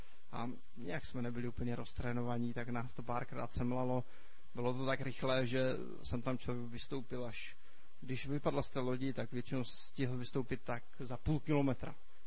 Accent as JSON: {"language": "Czech", "town": "Vsetín", "region": "Zlín Region", "country": "Czechia", "said": "jsem ze Vsetína, z křesťanského sboru"}